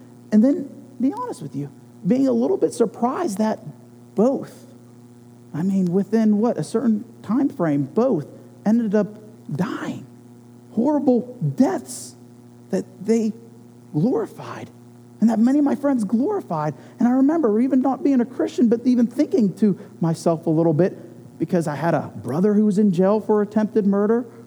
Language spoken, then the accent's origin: English; Youngstown, Ohio, United States; I grew up in Youngstown, Ohio. It's the 9th most dangerous city per capita. And I grew up around death.